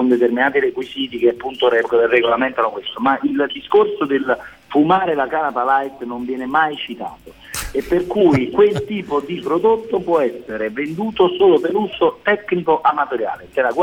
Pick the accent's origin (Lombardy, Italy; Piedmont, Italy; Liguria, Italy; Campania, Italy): Campania, Italy; Naples; Ora, da napoletano, passami un farmaco, perché è un racconto.